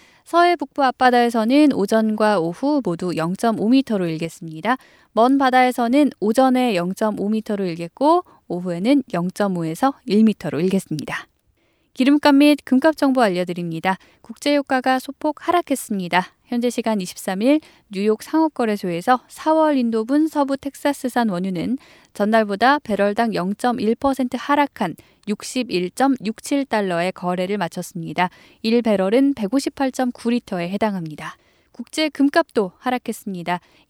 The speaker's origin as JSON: {"language": "Korean", "country": "South Korea", "said": "큰 활약을 한 것 같아서 한국인으로서도 참 기분 좋은 소식이 아닐까 싶습니다"}